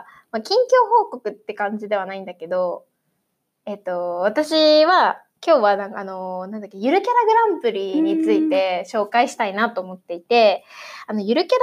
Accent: Saitama, Japan; 私の出身、埼玉県にも、コバトンっていう、全然可愛くない、全然可愛くないキャラクターがいるんですけど、

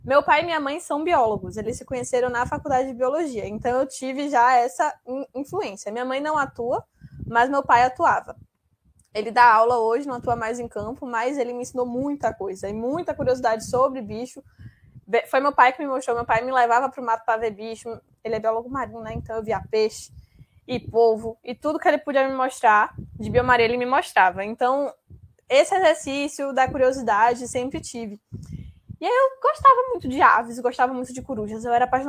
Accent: Bahia, Brazil; Sou baiana.

